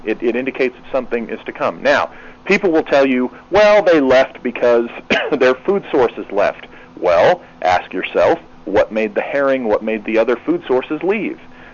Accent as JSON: {"language": "English", "region": "California", "country": "United States", "tie": "born or raised there", "said": "growing up in California"}